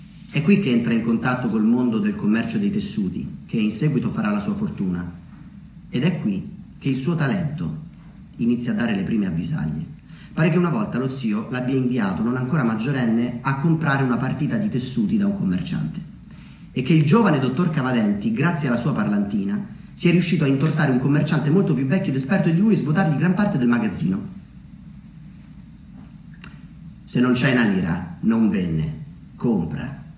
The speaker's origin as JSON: {"language": "Italian", "town": "Foligno", "region": "Umbria", "country": "Italy", "also_born_or_lived": "Rome", "said": "Io sono di Foligno e dopo 10 anni trascorsi a Roma, quando ho deciso di tornare a vivere nella mia città, Foligno, lo centro del mondo, in Umbria"}